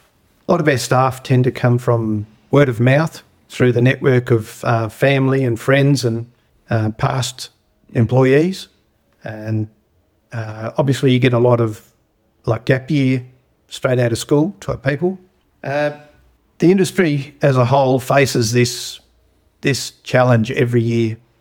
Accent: Alice Springs, Northern Territory, Australia; But no, I grew up in Alice.

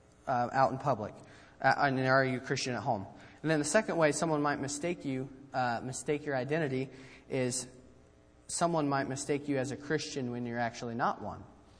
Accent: United States; being a man and being a patriot, being an American.

